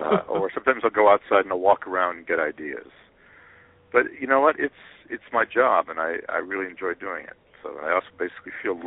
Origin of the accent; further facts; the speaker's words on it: Boston, Massachusetts, United States; That's right. Well, it's my hometown. It's, you know, I love writing about Boston.